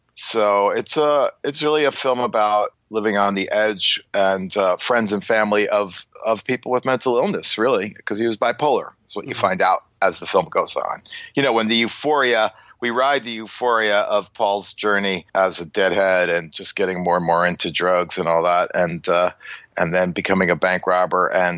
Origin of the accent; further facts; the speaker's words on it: Long Island, New York, United States; Growing up in Long Island on the South Shore